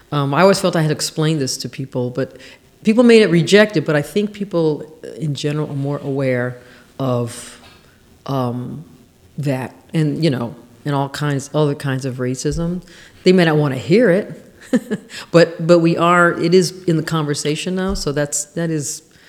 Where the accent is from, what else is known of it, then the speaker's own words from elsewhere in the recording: Los Angeles, California, United States; we grew up in South Central near Century and Van Ness, in that neighborhood near Washington High School.